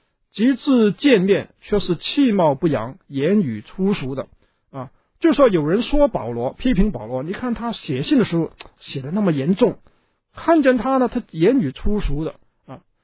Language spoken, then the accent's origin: Chinese; Hong Kong; 我们在香港长大的呢，广东话的出言秽语是什么呢？我都很清楚。